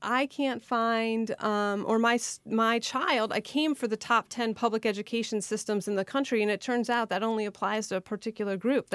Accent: Wisconsin, United States; born there; I love it here and I have family here and I was born in Wisconsin. And I left and I came back and I left and I came back again.

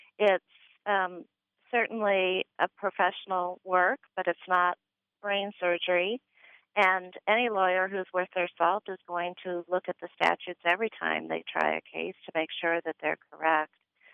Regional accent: California, United States; moved away as an adult; also born or lived in Wisconsin; now in Ironwood, United States; I'm originally from California, and my husband and I moved to the Midwest over 26 years ago. And we steadily traveled upward. We lived in Wisconsin for a couple of years, and then we moved up to Ironwood, Michigan for the last over 10 years.

